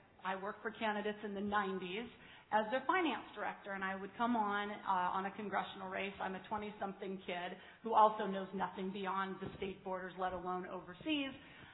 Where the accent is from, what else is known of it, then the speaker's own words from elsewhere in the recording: Montana, United States; I'm from Montana. I barely knew where Israel was until I looked at a map.